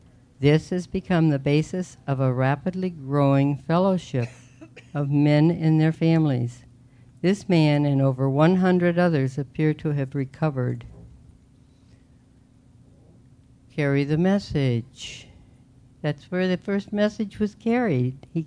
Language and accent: English; Midwest, United States; I was raised in the Midwest, and my dad traveled all of their married life.